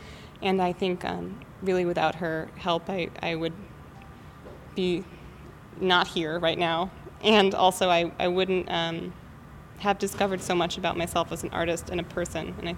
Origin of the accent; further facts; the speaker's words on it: Tahlequah, Oklahoma, United States; and other sort of things like that in my hometown, Tahlequah, Oklahoma.